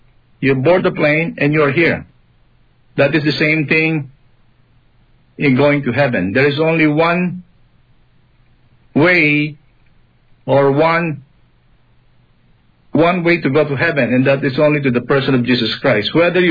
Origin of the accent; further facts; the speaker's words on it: Philippines; now in Canada; I came from the Philippines because I want to have a nice life in Canada.